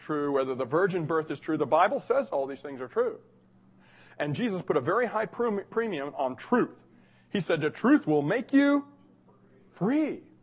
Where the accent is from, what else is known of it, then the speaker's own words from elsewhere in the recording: Washington, D.C., District of Columbia, United States; Now, I'm from Washington, D.C., and I've been in the Smithsonian. I was born there, so we're both my parents. So this hits a little close to home, literally, for me.